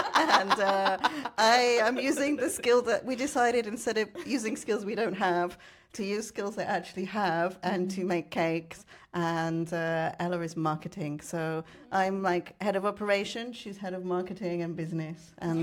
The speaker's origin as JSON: {"language": "English", "country": "United Kingdom", "said": "And I'm from the UK, so."}